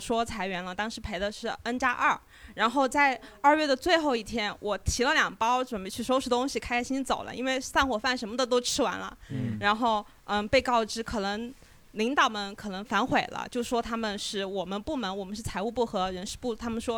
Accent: Chengdu, Sichuan, China; 因为我是成都的，

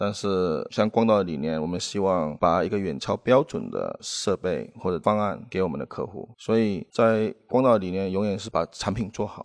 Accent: Malaysia; now in China; 因为我本身是马来西亚人，

